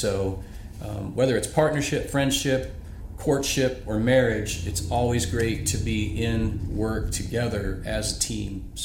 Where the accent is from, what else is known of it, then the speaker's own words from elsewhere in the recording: Wooster, Ohio, United States; now in Marysville, United States; being a lifelong Buckeye, growing up in Worcester, Ohio, and then being asked by the Powell Grace Church to come to Marysville in 2002 to plant a church. Been in Central Ohio now 18 years.